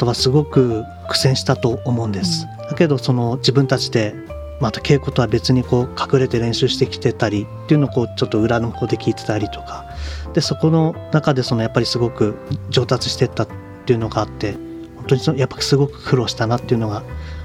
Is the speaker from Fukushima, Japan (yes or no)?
yes; Fukushima, Japan; やっぱり僕たち その地元福島の皆さんもやっぱりこういうすごい苦しみの中で今でも生きてると思うんですけど